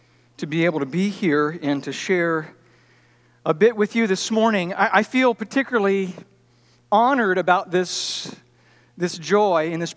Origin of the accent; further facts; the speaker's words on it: Cedarville, Ohio, United States; having the distinct privilege of growing up in Cedarville, Ohio, and all that comes